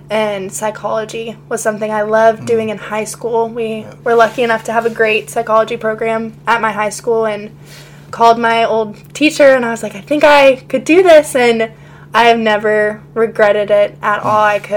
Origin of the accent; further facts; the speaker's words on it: Fairfax, Virginia, United States; I'm originally from Fairfax, Virginia, which is very, very close to D.C., so Northern Virginia.